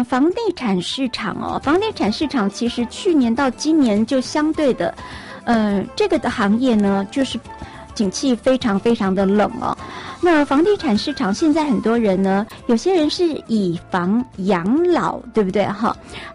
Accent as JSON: {"language": "Chinese", "country": "Taiwan", "said": "2023年我们台湾人出口有出国有1179万人次"}